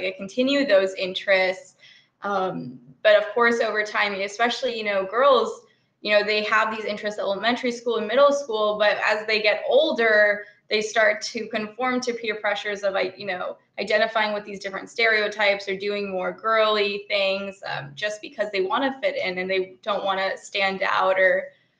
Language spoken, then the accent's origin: English; Brooklyn, New York, United States; So I grew up in Brooklyn as the parents of two immigrants from India.